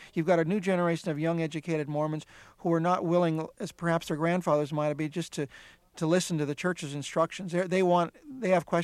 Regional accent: California, United States; And for good or for worse, I'm a Californian, and I didn't want to go to New York, even though I have very dear friends in New York.

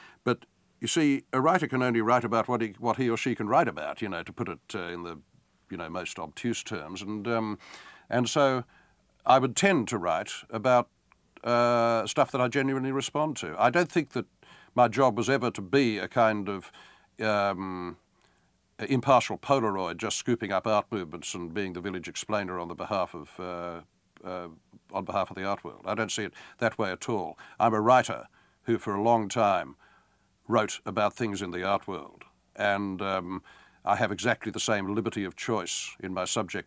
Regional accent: Australia; I'm Australian, not English

